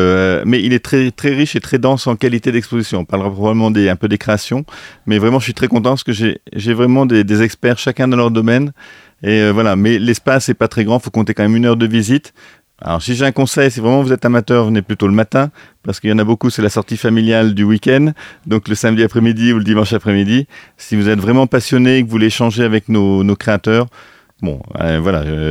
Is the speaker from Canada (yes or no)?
no; Saint-Éloi, Bourgogne-Franche-Comté, France; c'est mon village, je suis originaire de Saint-Éloi, donc juste à côté de Nevers.